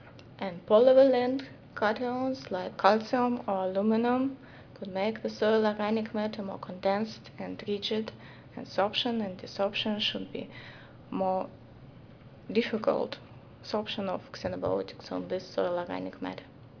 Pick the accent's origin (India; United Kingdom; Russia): Russia; English is a second language; now in Germany; I'm originally from Russia, and now I'm working in Germany